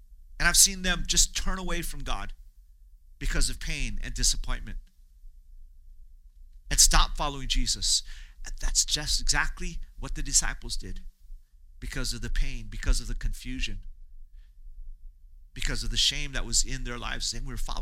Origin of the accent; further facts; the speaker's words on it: Hawaii, United States; I grew up in Hawaii. I love living on the islands, you know.